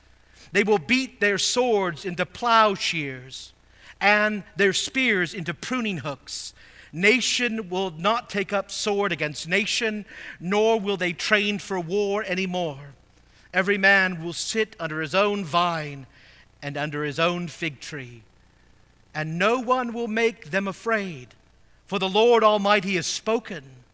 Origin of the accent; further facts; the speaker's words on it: California, United States; now in Michigan, United States; if you've grown up there, one of the great things as a Midwesterner, as I am now, is you miss the mountains. I mean, Michigan's beautiful, but the mountains.